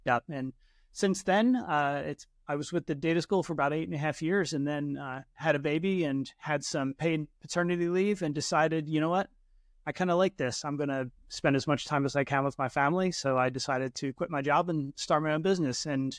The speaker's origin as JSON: {"language": "English", "town": "Philadelphia", "region": "Pennsylvania", "country": "United States", "tie": "born or raised there", "moved": "as an adult", "lives_now": "United Kingdom", "said": "I live in the UK, even though I'm American, grew up in Philadelphia, moved to the UK, gosh, almost 9 years ago now"}